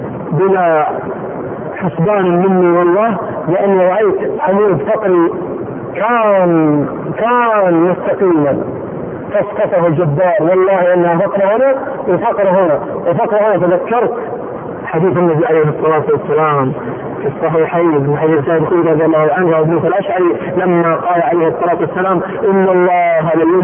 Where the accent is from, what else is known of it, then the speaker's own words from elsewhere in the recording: Saudi Arabia; فهو والله من اطرف الاسر عندنا في السعودية